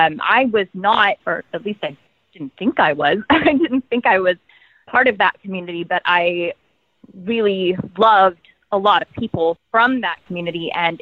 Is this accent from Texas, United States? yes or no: yes; Texas, United States; I'm from Texas.